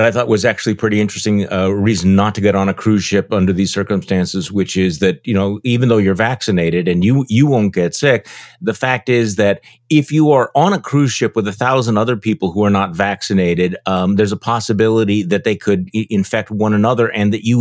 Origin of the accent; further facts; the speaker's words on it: Wisconsin, United States; You also saw that the my home state Senator Ron Johnson